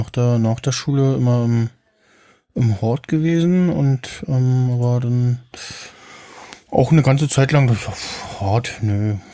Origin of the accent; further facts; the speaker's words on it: Germany; born there; Ich bin noch in der DDR geboren, ja, am 9. März.